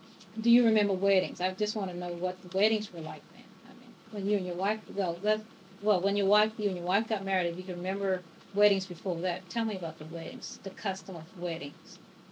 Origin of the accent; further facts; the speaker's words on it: Charleston, South Carolina, United States; born there; On the coast, I'm on the coast. I was born in Charleston, and we have a lot of customs that are not every place else.